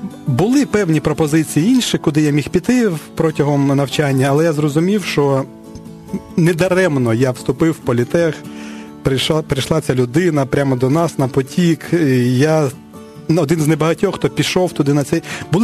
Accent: Zhytomyr Oblast, Ukraine; now in Kyiv, Ukraine; я сам з Житомирської області, і коли я закінчив школу, це було 92-й рік, я вирішив поїхати до Києва

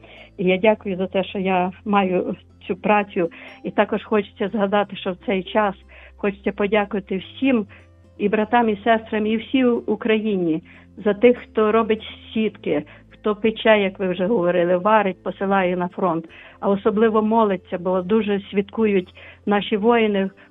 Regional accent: Lviv, Lviv Oblast, Ukraine; я зі Львова.

